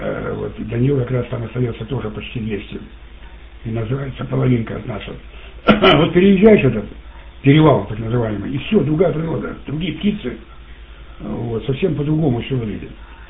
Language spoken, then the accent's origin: Russian; Chelyabinsk, Chelyabinsk Oblast, Russia; Я сам тоже из Челябинска призывался.